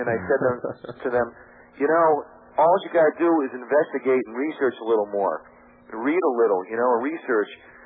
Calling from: Connecticut, United States; Yeah. I'm calling from Connecticut.

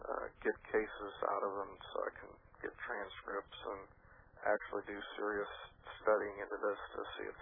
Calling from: St. Louis, Missouri, United States; I'm calling from St. Louis.

